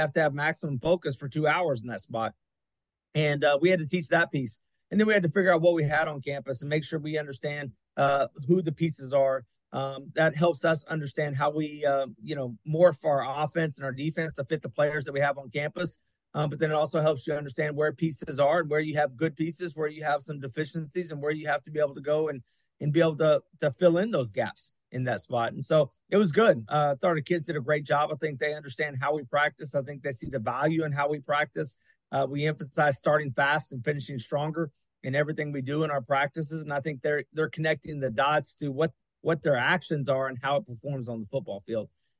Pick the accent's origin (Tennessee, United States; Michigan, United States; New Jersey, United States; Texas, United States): Texas, United States; And, you know, I'm from Texas, so I got some strong opinions on barbecue.